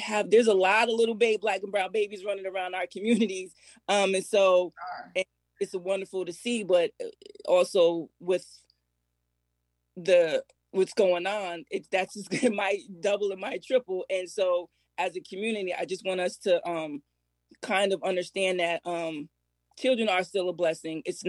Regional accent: Albany, New York, United States; I am born and raised in Albany, New York.

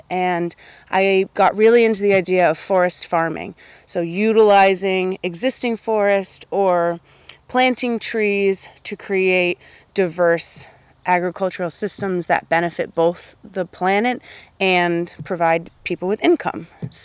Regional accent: Greenville, New York, United States; I grew up in Greenville, New York.

